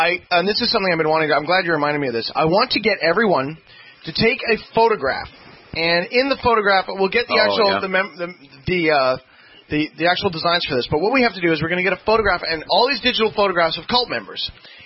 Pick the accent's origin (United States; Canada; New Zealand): Canada; I'm a Canadian